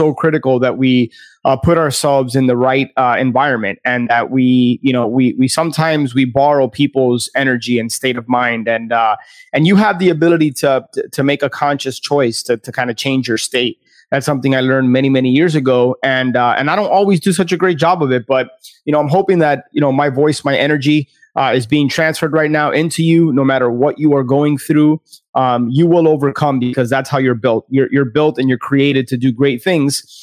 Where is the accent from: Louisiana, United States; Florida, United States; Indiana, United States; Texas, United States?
Florida, United States; West Palm Beach; I am from West Palm Beach.